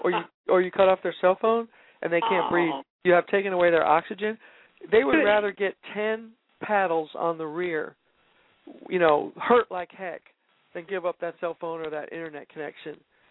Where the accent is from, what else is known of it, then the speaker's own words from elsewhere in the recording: Manhattan, New York, United States; now in Texas, United States; Yeah, because I come from Manhattan and I live in Texas.